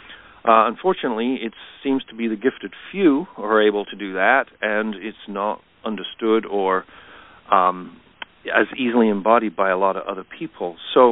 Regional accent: England, United Kingdom; moved away; I'm originally from England. I was a typically reserved Brit

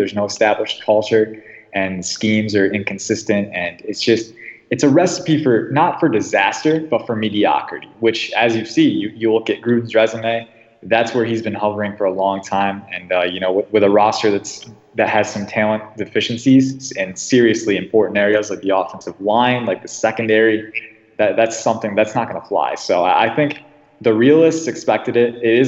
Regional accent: Michigan, United States; I'm from Michigan, so that's kind of like a pit of sorrow right there.

